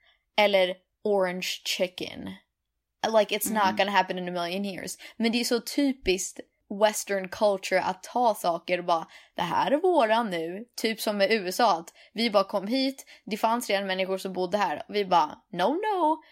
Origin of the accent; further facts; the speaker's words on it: Sweden; försökte förklara för mig och Filip, vi sa att vi är från Sverige.